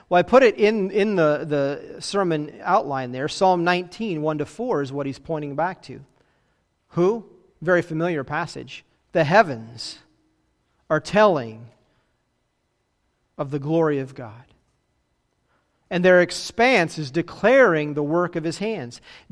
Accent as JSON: {"language": "English", "town": "Phoenix", "region": "Arizona", "country": "United States", "tie": "born or raised there", "said": "I remember as a kid growing up in Phoenix, there's so much light pollution that you can hardly see the stars."}